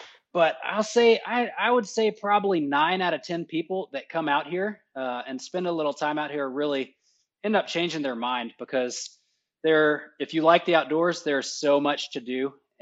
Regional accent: Texas, United States; I did find it ironic when I grew up in Texas, went to college in Texas, went to pilot training in Texas, went to F-16 training in Texas, and I tried pretty hard to get a spot at Fort Worth to just stay in Texas

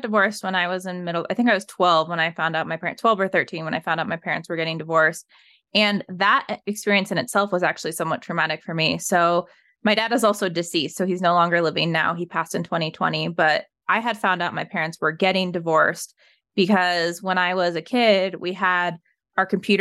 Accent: Evergreen, Colorado, United States; So I was raised in Evergreen, Colorado, which I'm not sure if you're familiar with how familiar you are with Colorado, but Evergreen's a very safe suburb. It's in between Denver and like the mountains, very safe suburb.

